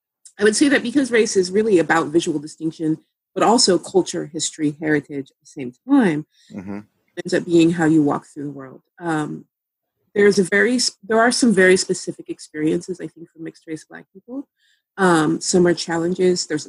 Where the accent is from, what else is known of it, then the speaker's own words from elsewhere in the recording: Seattle, Washington, United States; In Seattle. I grew up in Seattle. Seattle, I believe, for most of my life has been the fifth whitest major city in the country.